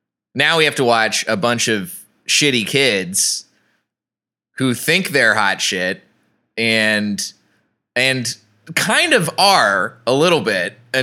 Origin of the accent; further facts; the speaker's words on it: Texas, United States; Like, I grew up in Texas.